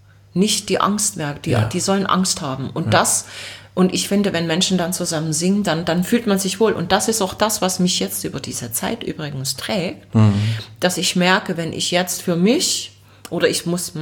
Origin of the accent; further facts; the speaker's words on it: Leipzig, Saxony, Germany; Ich bin dort auch aufgewachsen im Leipziger Osten.